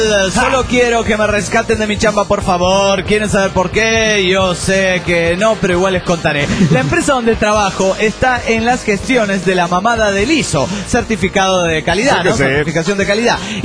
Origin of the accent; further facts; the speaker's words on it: Córdoba, Argentina; de Córdoba, Argentina.